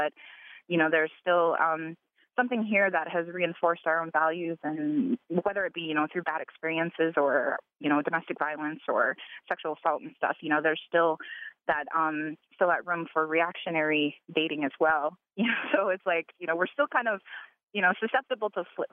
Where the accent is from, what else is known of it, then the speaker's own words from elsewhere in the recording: South Dakota, United States; You know, like I said, I'm from South Dakota, so we have a lot of politics around the COVID-19 pandemic and masking